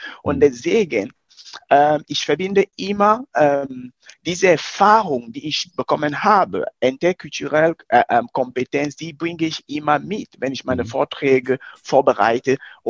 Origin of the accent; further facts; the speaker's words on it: Cameroon; German is a second language; now in Germany; Ich komme ursprünglich aus Kamerun.